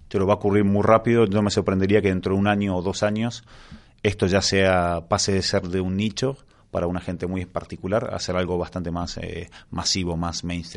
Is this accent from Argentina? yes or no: yes; Argentina; viniendo de donde vengo, ¿no?, con mis raíces en Argentina